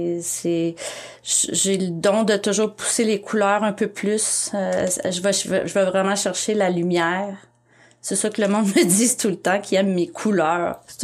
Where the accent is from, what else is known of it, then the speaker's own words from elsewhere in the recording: Quebec, Canada; moved away as an adult; also born or lived in Whistler; Je suis partie à 19 ans du Québec, puis je suis partie pour aller voir les montagnes, puis aller skier, aller planter des arbres.